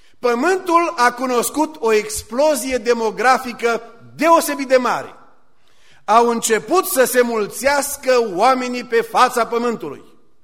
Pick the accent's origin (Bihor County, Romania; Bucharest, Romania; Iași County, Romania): Bihor County, Romania; Burzuc; Eu m-am născut și am crescut la Burzuc.